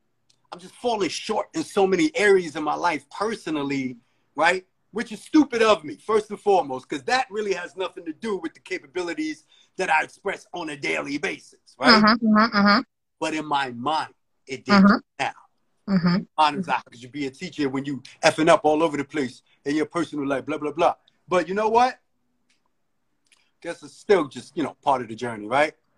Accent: Bronx, New York, United States; now in Atlanta, United States; Yeah, I'm from the Boogie Down where hip hop started.

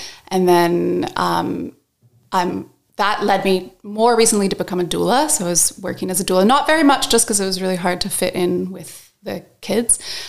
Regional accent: Canada; moved away as an adult; now in Australia; So I'm obviously not Australian. I'm from Canada. I'm actually half Colombian, half Canadian, but spent most of my life in Canada and then moved to Australia in 2009 and married an Australian.

